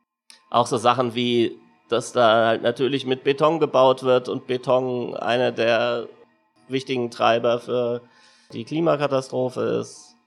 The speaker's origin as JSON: {"language": "German", "town": "Frankfurt", "region": "Hesse", "country": "Germany", "said": "also ich komme aus Frankfurt. In Berlin muss man immer noch dazu sagen, am Main"}